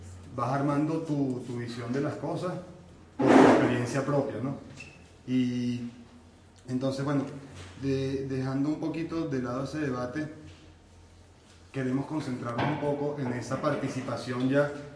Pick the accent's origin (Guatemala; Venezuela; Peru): Venezuela; soy de Venezuela